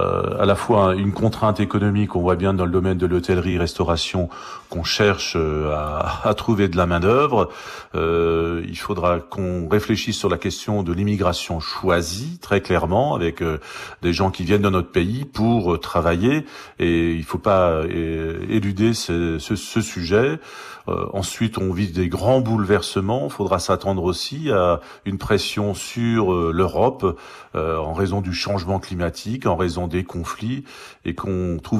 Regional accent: Colmar, Grand Est, France; C'est ce que je rencontre chez moi à Colmar.

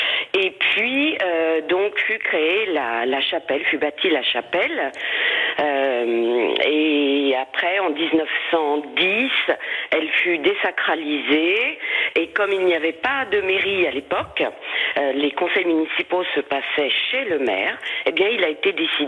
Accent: Saint-Germain-de-Pasquier, Normandy, France; born there; Je suis née à Saint-Germain. Donc, mon village, ma vallée, c'est comme tous les habitants, on y est très, très, très attachés.

